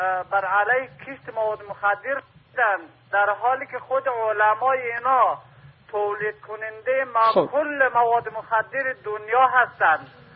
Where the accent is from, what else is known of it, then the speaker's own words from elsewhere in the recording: Afghanistan; دوماً ما اهل افغانستان هستیم.